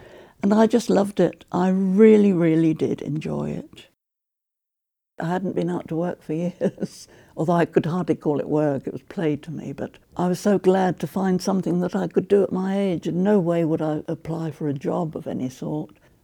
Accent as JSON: {"language": "English", "town": "Highgate", "region": "London", "country": "United Kingdom", "tie": "born there", "said": "I was born in St John's Way at Highgate on the 4th of August 1920"}